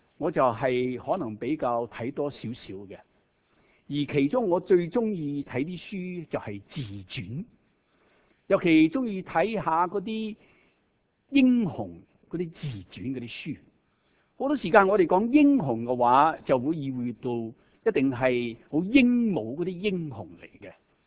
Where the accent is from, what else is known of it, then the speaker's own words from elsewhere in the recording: Hong Kong; 我细个在香港读书的时间